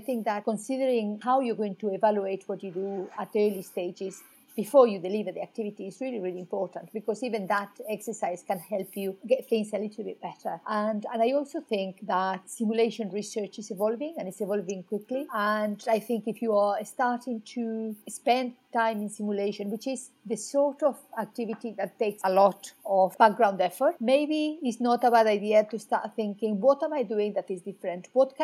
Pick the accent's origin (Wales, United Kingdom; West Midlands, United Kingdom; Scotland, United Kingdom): Wales, United Kingdom; I come from Wales